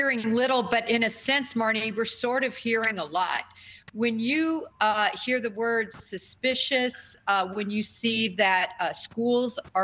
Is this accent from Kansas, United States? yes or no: yes; Kansas, United States; I grew up in Kansas. We always teased that the national tree was the telephone pole.